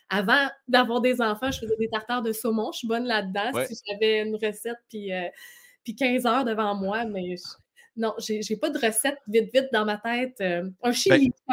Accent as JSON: {"language": "French", "region": "Quebec", "country": "Canada", "tie": "born or raised there", "said": "le Québec, c'est mon patelin, c'est mon chez-moi. Oui, mais ma mère nous a élevés à la suédoise, mais mon père est québécois. Mon père, il est né à Arvida."}